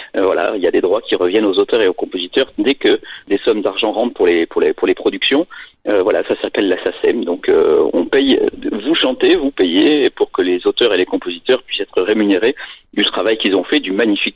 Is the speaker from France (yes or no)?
yes; South, France; puisque moi je viens du Sud aussi